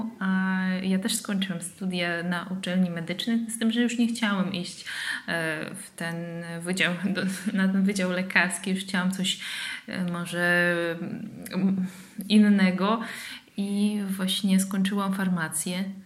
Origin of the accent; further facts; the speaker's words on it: Russia; now in Poland; No dla mnie to oczywiście wszystko dla mnie było wielkim szokiem, ponieważ przyjechałam z Rosji, z niewielkiego miasta, gdzie mamy zupełnie, no nie powiedziałabym zupełnie, ale jednak taką inną kulturę miejską